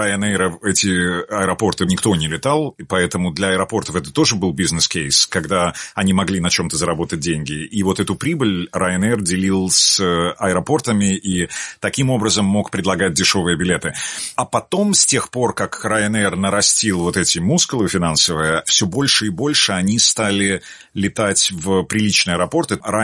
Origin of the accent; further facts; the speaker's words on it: Minsk, Belarus; Я рос в Минске, когда я еще был совсем маленьким мальчиком, мне было года 4, наверное, максимум 5.